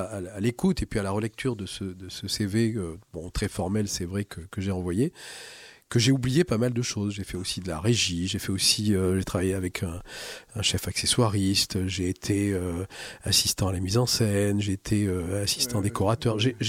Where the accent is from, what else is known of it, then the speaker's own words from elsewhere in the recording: Saint-Émilion, Nouvelle-Aquitaine, France; born there; suis né à Saint-Émilion en Gironde en juillet 1959.